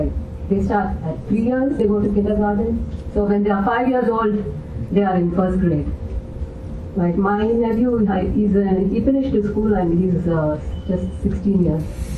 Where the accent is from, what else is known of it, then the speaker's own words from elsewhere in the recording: Kolar Gold Fields, Karnataka, India; now in Bangalore, India; Where did I grow up? First, really, in KGF, it's about 2 hours from Bangalore, Kola Goldfields, and now we moved to Bangalore.